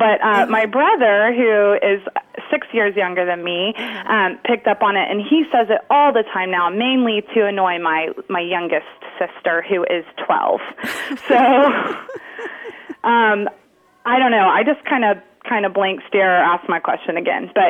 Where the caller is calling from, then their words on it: Dallas, Texas, United States; I'm calling from Dallas, Texas.